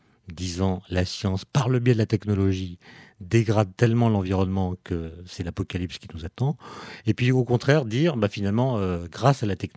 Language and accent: French; France; On ne soupçonne pas, quand on est français, parce que nous avons été en France habitués à un certain nombre d'auteurs